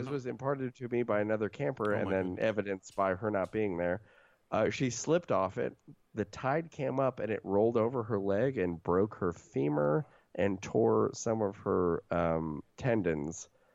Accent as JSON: {"language": "English", "town": "San Francisco", "region": "California", "country": "United States", "tie": "born or raised there", "said": "not just from living and growing up in San Francisco, but I used to work as a camp counselor in the Marin Headlands for the YMCA"}